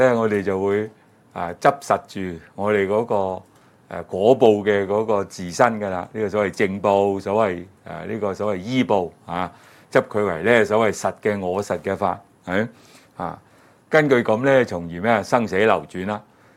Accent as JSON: {"language": "Cantonese", "country": "China", "said": "啊，我哋中國人咧就話人死咗咧，嗰、那個魂魄會走出嚟嘅"}